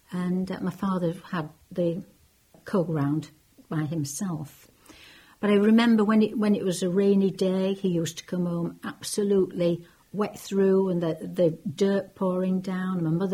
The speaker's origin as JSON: {"language": "English", "town": "Oulton", "region": "Yorkshire and the Humber", "country": "United Kingdom", "tie": "born there", "said": "I was born in 1940 in Oulton at 33 Aberford Road. I was born at home."}